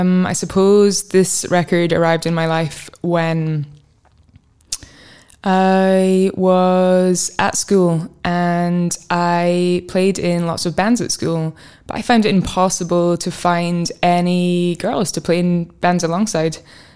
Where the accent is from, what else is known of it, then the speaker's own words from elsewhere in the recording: Scotland, United Kingdom; where I grew up in Fife. There is not an amazing music scene there.